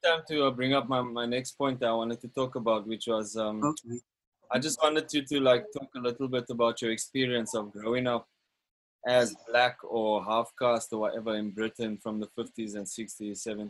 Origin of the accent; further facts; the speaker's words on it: Johannesburg, Gauteng, South Africa; growing up in Joburg, when you live in a colored neighborhood